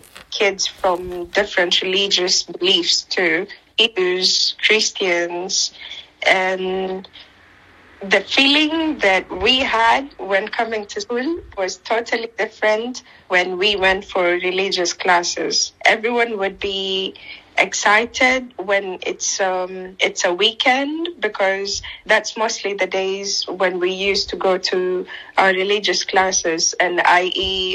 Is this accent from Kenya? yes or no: yes; Kenya; the traditions that we grew up with in Kenya.